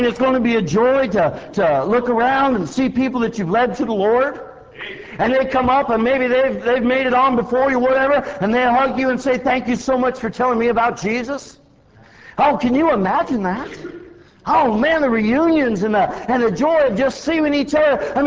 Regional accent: California, United States; born or raised there

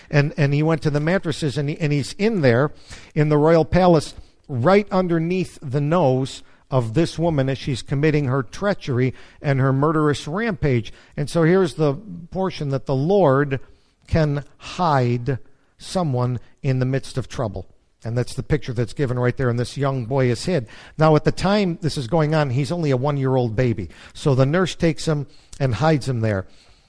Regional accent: United States; we grew up in America, and I've grown up with American women, lost and saved.

